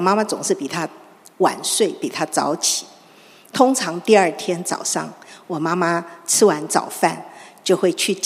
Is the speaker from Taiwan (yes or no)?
yes; Taiwan; 小时候在台湾有一种糖果